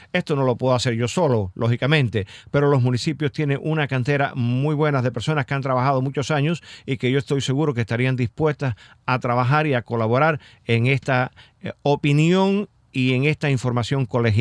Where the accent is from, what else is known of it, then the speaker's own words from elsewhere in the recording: Punta Alegre, Ciego de Ávila, Cuba; now in United States; yo soy del municipio de Morón, soy de Punta Alegre, pero estudié todo mi bachillerato en Morón. O sea, yo terminé mi bachillerato en Morón en el año 56